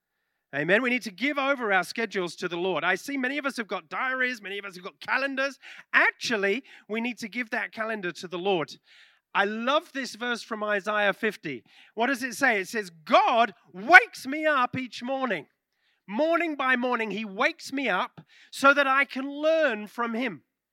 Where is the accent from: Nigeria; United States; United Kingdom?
United Kingdom; England; I'm from England.